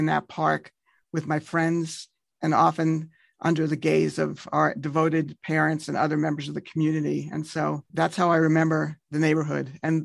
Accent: Kew Gardens, New York, United States; So I'm a proud native New Yorker, as we like to say. And I grew up in Kew Gardens for my first 18 years.

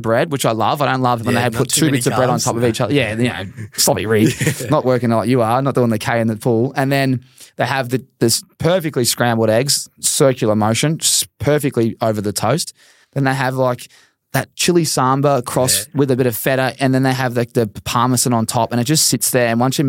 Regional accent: Castlemaine, Victoria, Australia; I'm just from Castlemaine. I'm not you, mate. I'm a lad.

